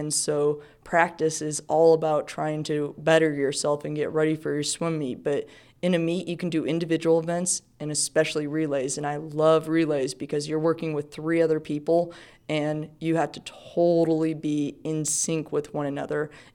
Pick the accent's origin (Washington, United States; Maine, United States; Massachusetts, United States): Washington, United States; Redmond; now in Bothell, United States